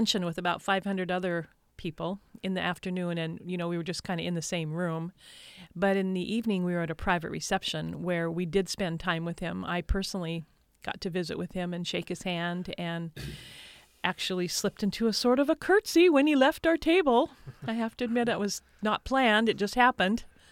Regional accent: Petersburg, Alaska, United States; And he told the king that I was from Petersburg and that we celebrated a wonderful Soot na Mai down here.

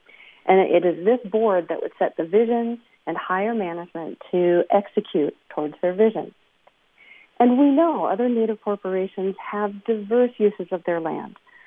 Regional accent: Petersburg, Alaska, United States; born and raised in Petersburg.

